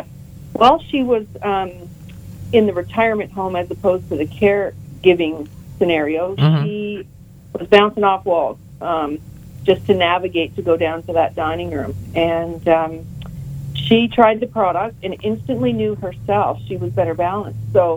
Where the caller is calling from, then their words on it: Canada; I'm calling you from a little tiny spot in Brent, in Canada called Glenmorick.